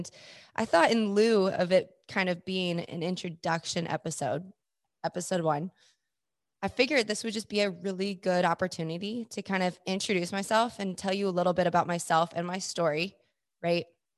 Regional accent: Fort Collins, Colorado, United States; born there; So I was born in Fort Collins, Colorado on March 26, 1993.

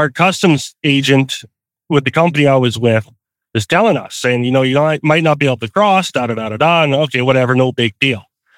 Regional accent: Canada; I'm a Canadian citizen. You can't stop me from crossing back into my country.

